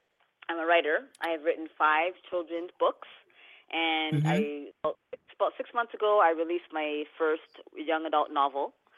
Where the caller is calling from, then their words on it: Hamilton, Ontario, Canada; I'm in Hamilton, Ontario.